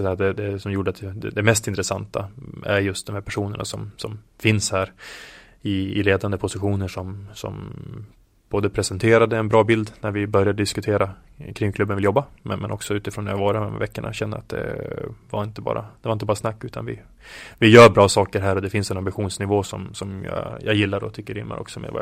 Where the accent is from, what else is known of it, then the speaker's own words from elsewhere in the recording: Umeå, Västerbotten County, Sweden; 5, 6, 7 år gammal i min moderklubb Teg hemma i Umeå.